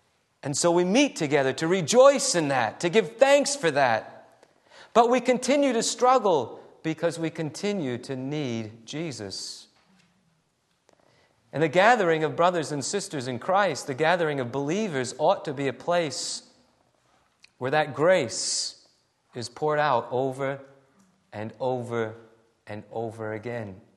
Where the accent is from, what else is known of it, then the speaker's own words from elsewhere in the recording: New England, United States; I think I mentioned earlier that I grew up in New England. New England's different from the South, if you haven't heard that yet.